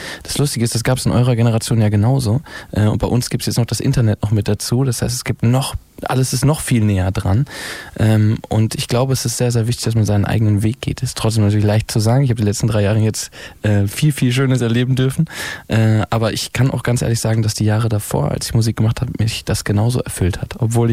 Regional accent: North Rhine-Westphalia, Germany; ich bin groß geworden in NRW, im großen Heiligtum.

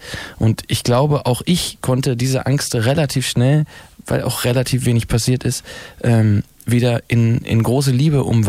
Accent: North Rhine-Westphalia, Germany; ich bin groß geworden in NRW, im großen Heiligtum.

